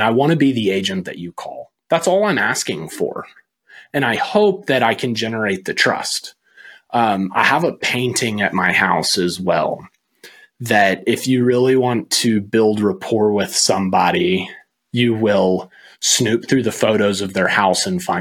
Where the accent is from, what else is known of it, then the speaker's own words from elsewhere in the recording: Texas, United States; now in Greensboro, United States; I'd only been in Greensboro for a year when I got into real estate. I came from Texas, so I didn't know anybody.